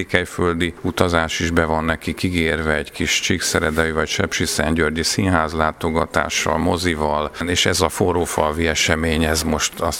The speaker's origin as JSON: {"language": "Hungarian", "region": "Budapest", "country": "Hungary", "moved": "yes", "lives_now": "Moldova", "said": "a moldáviai Belcből jöttem, eredetileg Budapestről, de most kint dolgozom Moldáviában"}